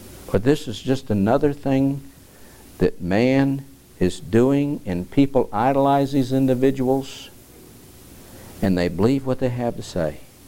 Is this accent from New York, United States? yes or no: no; Michigan, United States; And again, I can reflect back in my day and growing up in Michigan, and Al Kaline was the biggest star Detroit had for 20 years in baseball.